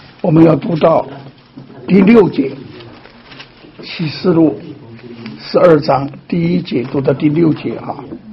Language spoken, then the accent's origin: Chinese; China